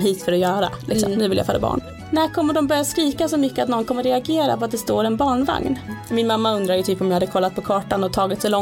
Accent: Skåne, Sweden; moved away as an adult; also born or lived in Norrtälje / Uppsala; Jag kommer från Skåne. Mm. Jag är född och uppväxt där. Jag bott där tills jag var 18, ja, precis efter studenten. Sen flyttade jag till Norrtälje en liten period och träffade min sambo. Sen flyttade vi till Uppsala och så bodde vi där i jättemånga år

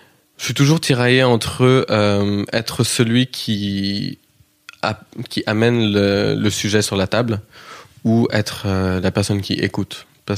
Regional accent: Kansas, United States; accent: Kansas; Ça vient du Kansas. J'ai un accent qui est assez inidentifiable en vrai, parce que beaucoup de gens ont du mal à le situer, à le placer.

